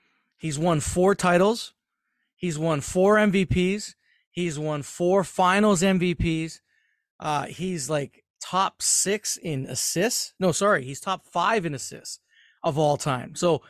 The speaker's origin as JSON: {"language": "English", "town": "Toronto", "region": "Ontario", "country": "Canada", "tie": "born or raised there"}